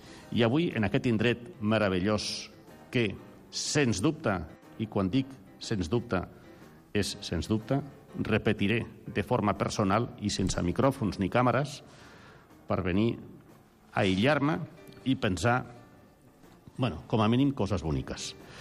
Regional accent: Barcelona, Catalonia, Spain; accent: Zaragoza; also born or lived in Zaragoza; sent com soc de Barcelona, tot i que he viscut a Saragossa, poquet, però he viscut a Saragossa, d'aquí el meu accent

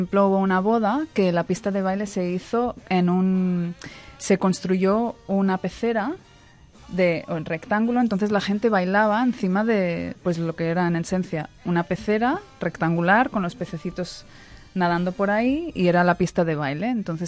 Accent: United States; como los americanos somos muy de superarnos los unos a los otros

